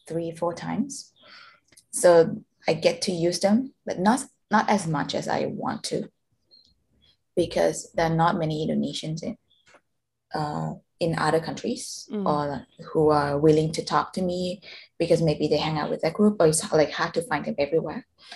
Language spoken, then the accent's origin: English; Thailand; first language Thai; English is a second language; So my first language, which is my mother tongue, which is the one I talk to my parents, is Thai. And then I learned English later. So like about nine years old.